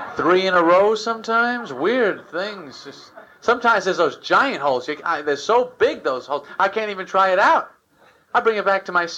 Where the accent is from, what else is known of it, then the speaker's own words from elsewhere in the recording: Massapequa, New York, United States; I grew up in Massapequa, Long Island.